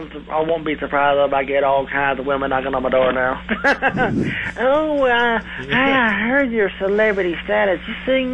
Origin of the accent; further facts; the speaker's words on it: Knox City, Texas, United States; Since I'm from Knox City, my brother is from Dallas